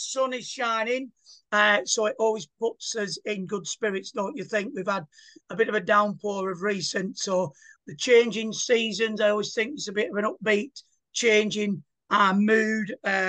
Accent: Burnley, North West England, United Kingdom; And when I say to people, they go, "Where are you from?" I say, "I just live around the corner," and they're like, "Why, hey man, shut it, man! You don't know what you're on about." And I'll go, "Yes, I am from around the corner."

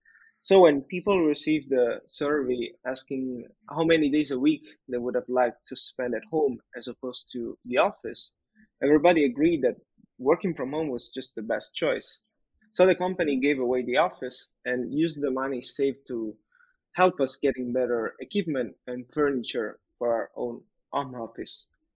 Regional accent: Italy; also born or lived in Finland; now in France; originally from Italy. I studied in Finland, and now I live in France

